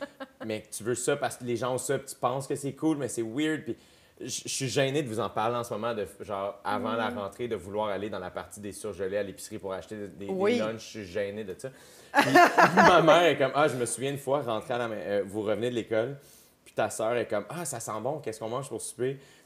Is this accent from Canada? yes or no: yes; Quebec, Canada; Fait que tu vois, je viens de la Rive-Sud, tu sais, quand même, puis oui. Ça paraît là.